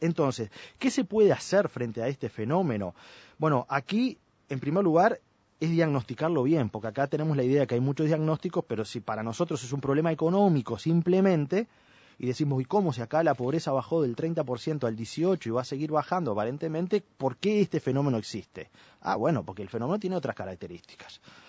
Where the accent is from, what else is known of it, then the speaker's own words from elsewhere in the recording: Uruguay; somos todos uruguayos